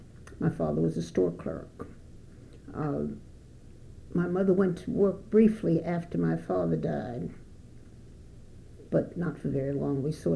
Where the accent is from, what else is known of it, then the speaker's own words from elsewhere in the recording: Brooklyn, New York, United States; Well, I grew up in Brooklyn, New York. Went to public schools there until I went into nursing school.